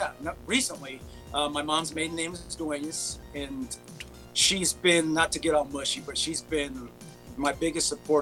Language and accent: English; Fullerton, California, United States; We grew up in the same town. I grew up in Fullerton. That's where all my formative years were. Fullerton High School, Nicholas Junior High.